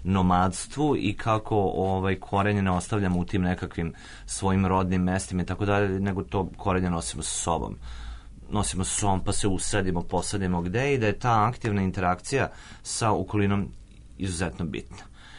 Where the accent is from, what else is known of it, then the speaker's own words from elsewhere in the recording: Bečej, Vojvodina, Serbia; Bečej, na primjer, moj rodni grad, kao to je neko moje mesto